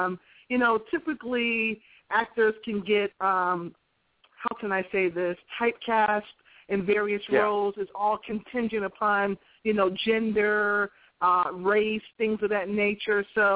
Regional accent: Boston, Massachusetts, United States; I'm from Boston, but, you know, they were like, oh, that's great. Your father was Jamaican and Cape Verdean and Iroquois Indian.

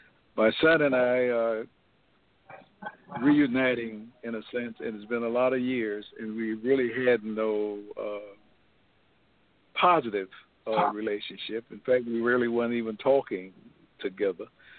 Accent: Miami, Florida, United States; born there; I can tell you I was born in Miami, Florida. I can tell you the hospital that I was born in.

